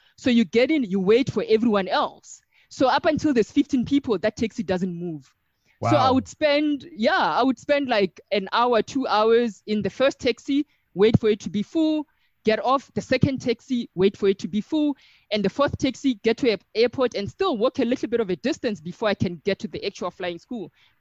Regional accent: Limpopo, South Africa; when I was growing up in Limpopo

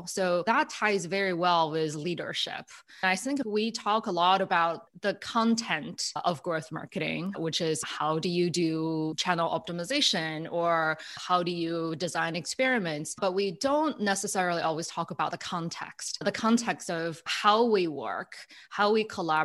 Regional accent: China; English is a second language; moved away as an adult; now in United States; I'm originally from China and I'm an immigrant. I came to the US after college for grad school and I stayed ever since.

